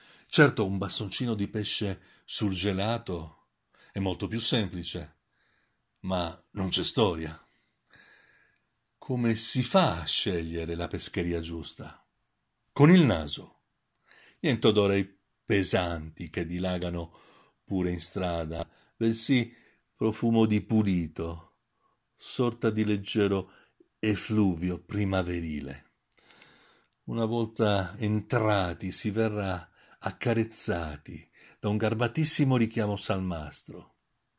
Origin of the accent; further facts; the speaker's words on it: Trieste, Friuli-Venezia Giulia, Italy; Sono nato e vivo a Trieste. Il mare mi vibra dentro.